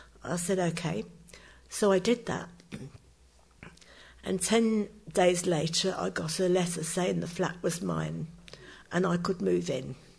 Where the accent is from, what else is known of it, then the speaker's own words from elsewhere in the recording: Midlands, United Kingdom; now in Horsham, United Kingdom; So I came from the Midlands down to Horsham.